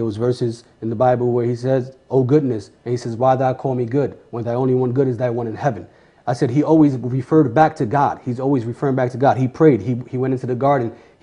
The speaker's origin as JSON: {"language": "English", "region": "New Jersey", "country": "United States", "said": "because we're from New Jersey originally."}